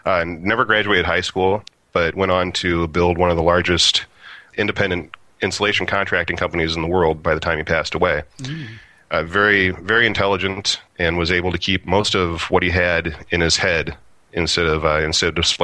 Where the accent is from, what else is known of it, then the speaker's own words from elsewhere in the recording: Nebraska, United States; But Nebraska will always be where home is.